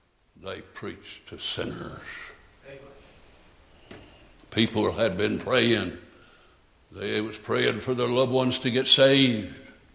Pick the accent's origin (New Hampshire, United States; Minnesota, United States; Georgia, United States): Georgia, United States; Calhoun; I grew up in Calhoun, Georgia. And out in the country church where we went to church, when we went to church, we went to this country Baptist church